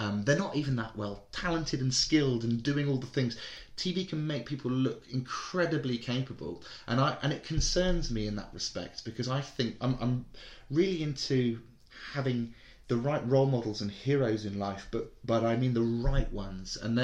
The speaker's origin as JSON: {"language": "English", "region": "South West England", "country": "United Kingdom", "lives_now": "Cotswolds, United Kingdom", "said": "I would always say West Country, and I'd always say I'm a Somerset boy in a wheelchair lad, But then I've been in the Cotswolds for like, well, my folks have been here for 25, 30 years, and I've been here for 15."}